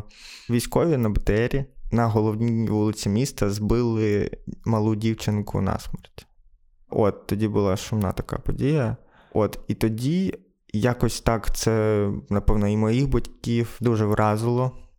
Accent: Kostiantynivka, Donetsk Oblast, Ukraine; я з Костянтинівки, де не було ніяких активних дій, були мітинги, так, але не було якихось пострілів, вбивств і так далі.

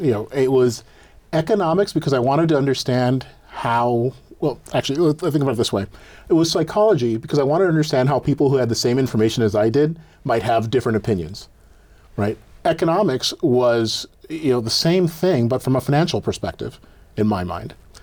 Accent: Hawaii, United States; also born or lived in Michigan / New York; So, I grew up in Hawaii. In Hawaii and Michigan primarily, while my parents were in school.

